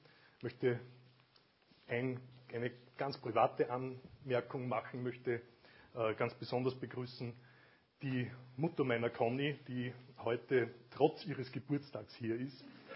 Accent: Linz, Upper Austria, Austria; Ich bin Linzer.

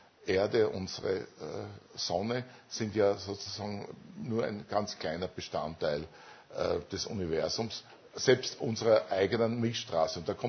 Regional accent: Graz, Styria, Austria; die Vergleichspole zwischen den beiden Keplerstädten in Österreich, also im jetzigen Österreich, Graz, meine Heimatstadt

